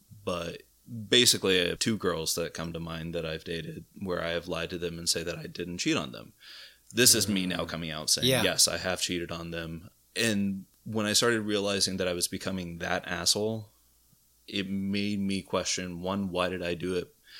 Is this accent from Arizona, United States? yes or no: yes; Tucson, Arizona, United States; So growing up in Tucson, one of the big issues that I had out there was, even though, yes, it is a very democratic town, it also is still very conservative.